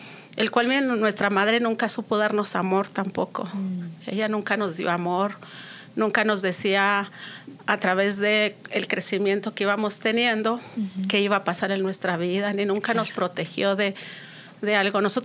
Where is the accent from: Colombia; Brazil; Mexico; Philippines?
Mexico; González Ortega, Zacatecas; born there; por parte de mi esposo, yo soy del estado de Zacatecas. Uh-huh. En un pueblito que se llama González Ortega.